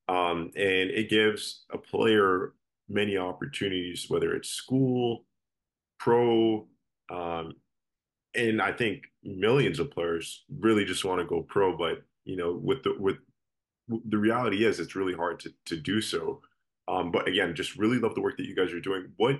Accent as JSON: {"language": "English", "country": "Canada", "tie": "born or raised there", "said": "as a player growing up in Canada, I was born in 2000, so currently 24."}